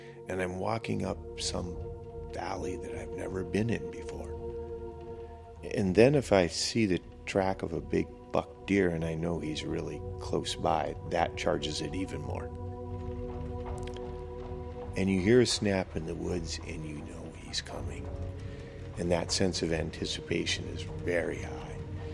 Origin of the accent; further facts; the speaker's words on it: Michigan, United States; moved away as an adult; I grew up in Michigan, rural Michigan, and like a lot of people, I came here as a young person and stayed.